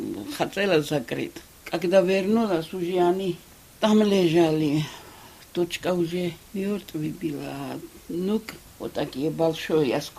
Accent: Georgia; Russian is a second language; И здесь сколько русских, сколько осетин, сколько армяне жили, и мы грузины.

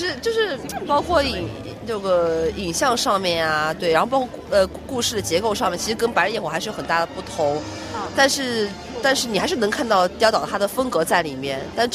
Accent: Shanghai, China; 然后因为我是上海人

